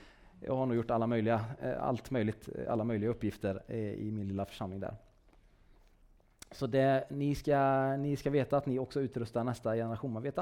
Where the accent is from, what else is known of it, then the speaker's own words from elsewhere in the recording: Kinnarp, Västra Götaland County, Sweden; jag är inte hallänning, utan jag är västgöte. Stolt västgöte. Så att jag kommer ju ifrån Falköpings kommun, Kinnarp heter väl största tätorten.